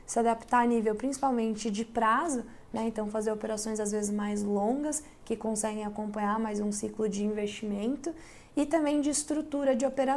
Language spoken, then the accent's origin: Portuguese; Piracicaba, São Paulo, Brazil; born there; now in São Paulo, Brazil; Eu fui nascida em Piracicaba, mas fui para São Paulo há uns 12 anos atrás, me formei lá